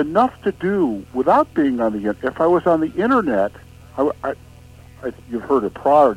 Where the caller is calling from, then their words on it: Scottsdale, Arizona, United States; I didn't have the local number because I'm calling from Scottsdale